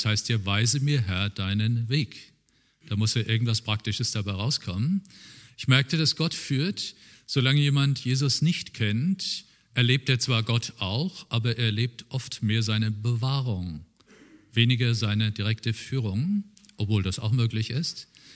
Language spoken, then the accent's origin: German; Oberursel, Hesse, Germany; Und ich stamme aus Oberursel im Taunus, da sind viele hingefahren, haben ihn angehört.